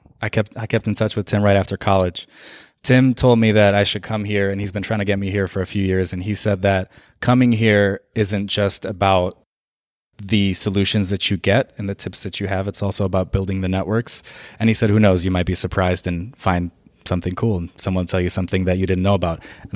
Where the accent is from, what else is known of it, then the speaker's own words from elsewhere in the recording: Saudi Arabia; moved away; I was born and raised in Saudi Arabia. My mom is from Syria, and my dad is from Tunisia. And I was born and raised in a country where I wasn't a citizen. And here, I'm not a citizen either.